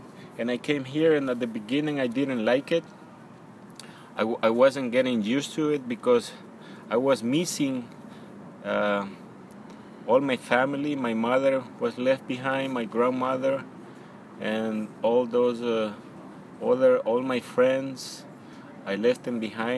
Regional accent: El Salvador; English is a second language; now in United States; Once I learned English, everything was easier for me. And I realized that life here was much, much better than in El Salvador.

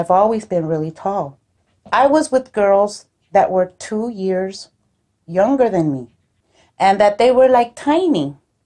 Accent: California, United States; And for me, Mexico was a really sad country because I was raised here in California.

